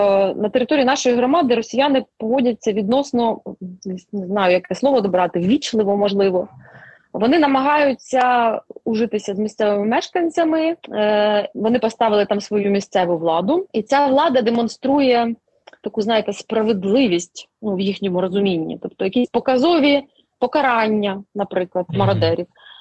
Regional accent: Kharkiv Oblast, Ukraine; От я родом з Борівщини, і мені, звичайно, моє серце найбільше болить за Борівщину.

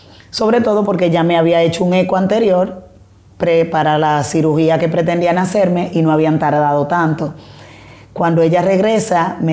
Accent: La Romana, Dominican Republic; como ya lo mencionó. Soy de aquí de La Romana, República Dominicana.

